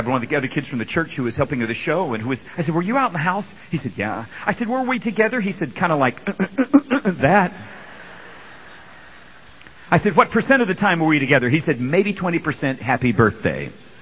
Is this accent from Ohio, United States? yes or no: no; California, United States; and I'm from California